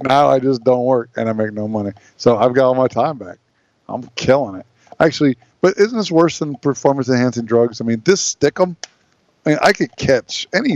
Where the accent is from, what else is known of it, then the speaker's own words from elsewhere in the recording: Indiana, United States; I'm from Indiana.